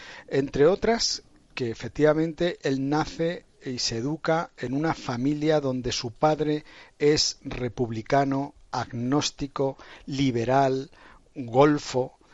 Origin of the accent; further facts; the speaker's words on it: Lechago, Aragon, Spain; pues soy de un pueblecito de la provincia de Teruel, de Lechago.